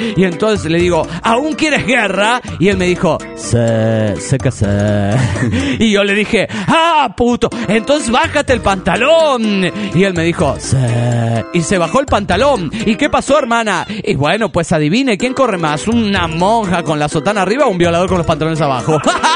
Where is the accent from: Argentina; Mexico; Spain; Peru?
Mexico; Hola, ¿qué tal? … de México.